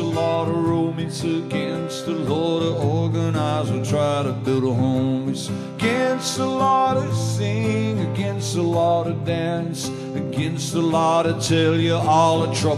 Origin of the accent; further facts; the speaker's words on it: England, United Kingdom; I'm from England.